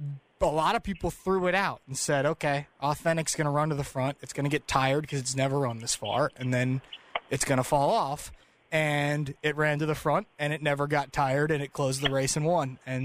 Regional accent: Louisville, Kentucky, United States; we're from Louisville, obviously, and it's still a very big deal to us.

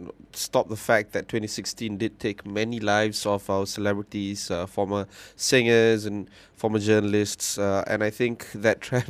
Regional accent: Johor Bahru, Johor, Malaysia; when I was growing up in Johor Bahru

